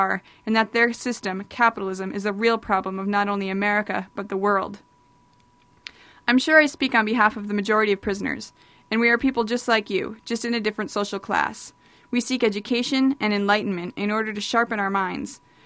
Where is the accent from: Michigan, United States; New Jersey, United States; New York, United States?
New York, United States; New York City; I'm from New York City, the Bronx, and I know people that starved to death and froze to death.